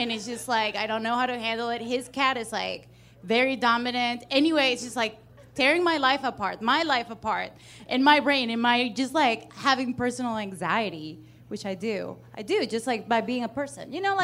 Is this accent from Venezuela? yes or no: yes; Venezuela; now in United States; I come from Venezuela